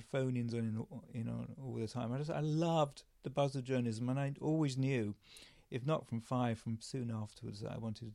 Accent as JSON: {"language": "English", "town": "Brentwood", "region": "East of England", "country": "United Kingdom", "tie": "born or raised there", "said": "I was brought up in Essex, actually in the epicentre of Towie, Brentwood, although it was nothing like that then. It was an anagram for bored town, it was very boring."}